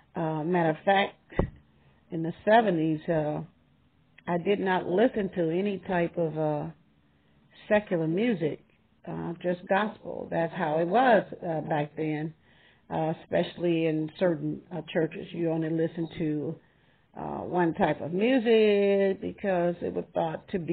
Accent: Arkansas, United States; I was born and raised in Arkansas. Grew up singing, well, actually in my teenage years, singing in a Pentecostal church in Arkansas.

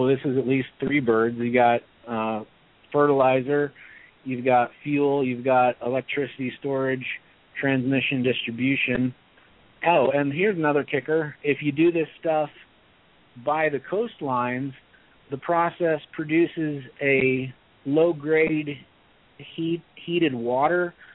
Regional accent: Macomb, Illinois, United States; I grew up in West Central Illinois there with Macomb.

